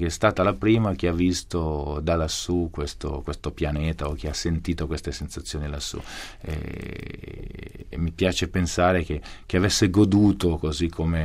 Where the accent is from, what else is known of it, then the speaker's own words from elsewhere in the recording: Verano Brianza, Lombardy, Italy; Verano Brianza, nell'allora provincia di Milano.